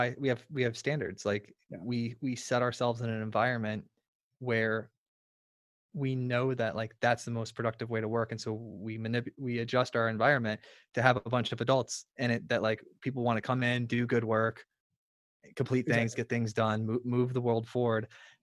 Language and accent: English; Florida, United States; Yeah, I'm from Florida. I'm in Florida and I'm wearing my Columbia jacket.